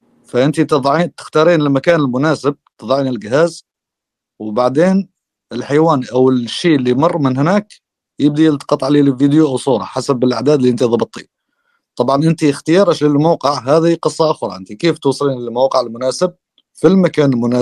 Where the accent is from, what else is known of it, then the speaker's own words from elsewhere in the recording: Dhofar, Oman; هاي مثلا عندنا في محافظه ظفار طبعا كلها جبالا